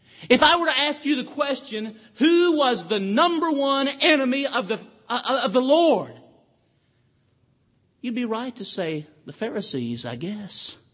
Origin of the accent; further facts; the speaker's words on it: Tennessee, United States; now in Texas, United States; I am from Tennessee. Thankful to be a Texas preacher.